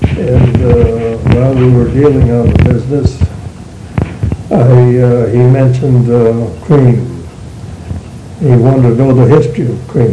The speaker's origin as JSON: {"language": "English", "town": "Janesville", "country": "United States", "tie": "born there", "said": "I was born in Janesville Township, about 4 miles northeast of Janesville."}